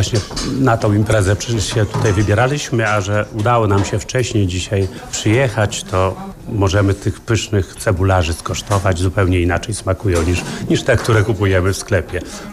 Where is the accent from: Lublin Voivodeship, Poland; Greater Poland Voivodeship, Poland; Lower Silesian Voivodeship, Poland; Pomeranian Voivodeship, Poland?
Lublin Voivodeship, Poland; Matczyn; Ja jestem z Matczyna